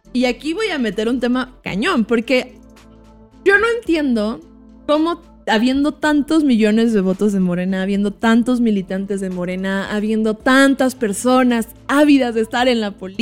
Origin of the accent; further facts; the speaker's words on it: Mexico City, Mexico; Digo, yo soy de la Ciudad de México.